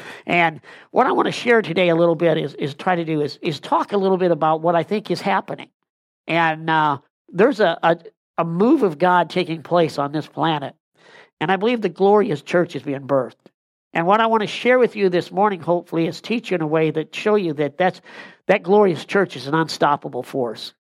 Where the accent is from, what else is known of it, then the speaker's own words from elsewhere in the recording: Illinois, United States; from Illinois.